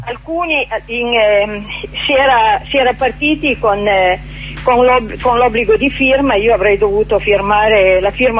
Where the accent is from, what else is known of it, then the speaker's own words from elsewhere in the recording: Bussoleno, Piedmont, Italy; In questo momento io dovrei essere al mio paese a Bussoleno